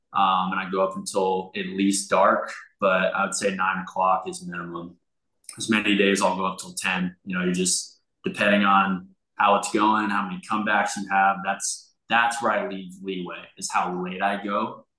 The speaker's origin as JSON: {"language": "English", "town": "Raleigh", "region": "North Carolina", "country": "United States", "tie": "born or raised there", "said": "I grew up in Raleigh, yeah, and then Charlotte's where I'm at now, so not far apart."}